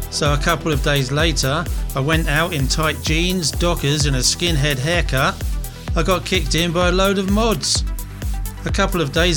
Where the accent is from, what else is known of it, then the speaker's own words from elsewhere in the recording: Northern Ireland, United Kingdom; is that we people in Northern Ireland are supposed to be British when we are not treated the same as British people in England.